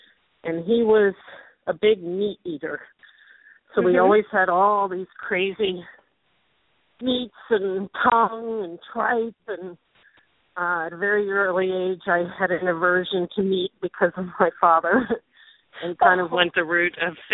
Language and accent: English; Delmar, United States; I grew up in Delmar, so I grew up by the beach.